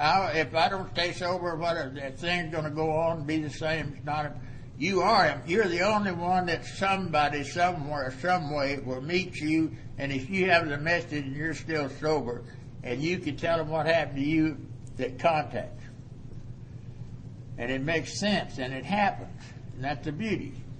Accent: Funston, Texas, United States; But I was raised in Funston. That's 6 miles east of Anson. It's right close to Hawley and Nugent and several little large cities like that. And I was raised on a farm, and there was seven in our family.

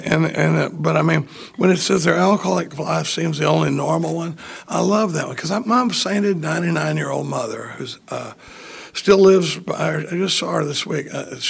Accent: Dallas, Texas, United States; now in Austin, United States; I grew up in Dallas. I live in Austin now. I've been in Austin since 77

